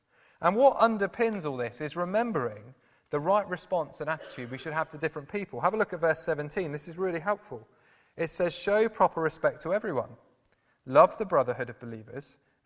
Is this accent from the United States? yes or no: no; United Kingdom; For the time being, I'm British.